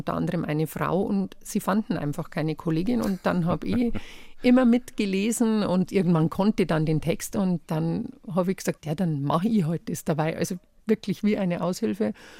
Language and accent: German; Bavaria, Germany; accent: Bavarian; wenn es wirklich emotional wird, verfällt man dann schon wieder ins Bayerische.